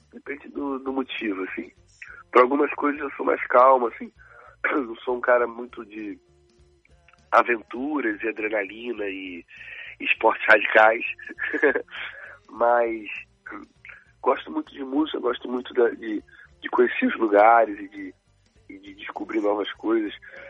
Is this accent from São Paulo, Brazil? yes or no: no; Rio de Janeiro, Brazil; Eu sou do Rio de Janeiro, né?